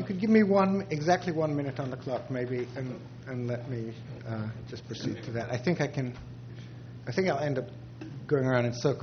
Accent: Los Osos, California, United States; from Los Osos.

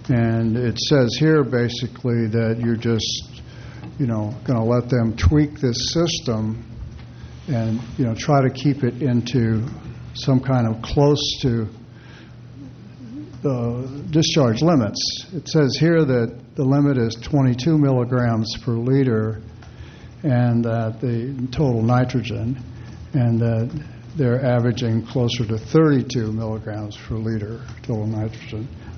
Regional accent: Los Osos, California, United States; I noticed that I'm from Los Osos.

